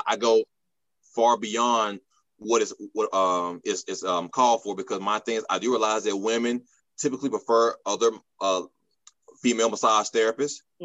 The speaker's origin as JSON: {"language": "English", "region": "Mississippi", "country": "United States", "said": "And keep in mind, I'm from Mississippi."}